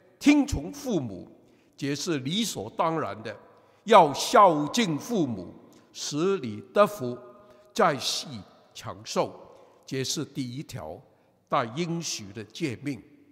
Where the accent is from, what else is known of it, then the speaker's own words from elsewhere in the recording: China; 第二个就是我们中国人，我们礼义之邦5000年来一直是一个孝道的重视这个 的国家